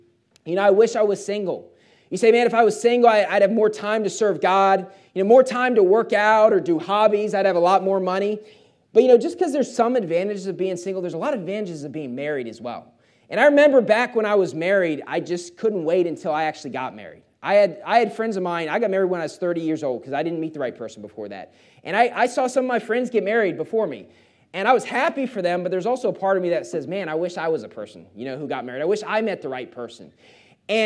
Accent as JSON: {"language": "English", "region": "West Virginia", "country": "United States", "tie": "born or raised there", "said": "I was amazed by it growing up in West Virginia, how people could be married 20, 25, 30 years, and then they got divorced."}